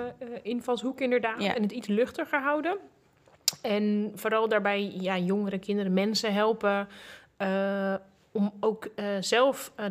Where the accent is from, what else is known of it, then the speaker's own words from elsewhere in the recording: Alphen aan den Rijn, South Holland, Netherlands; Alfa aan de Rijn.